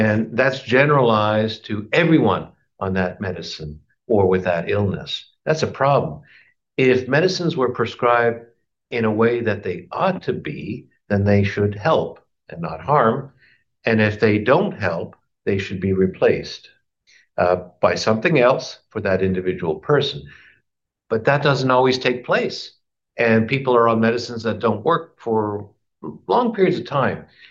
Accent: Chicago, Illinois, United States; I'm a psychiatrist from Chicago, Illinois.

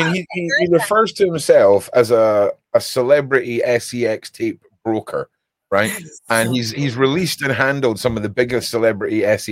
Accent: Quebec, Canada; I am from Quebec.

